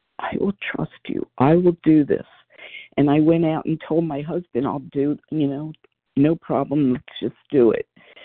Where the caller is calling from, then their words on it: Pennsylvania, United States; from outside of Philadelphia, Pennsylvania.